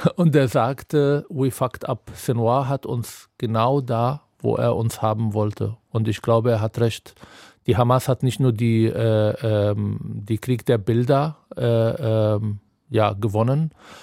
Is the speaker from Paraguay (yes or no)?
no; Palestine; Ich wollte als Palästinenser auch die andere Seite in Israel zeigen.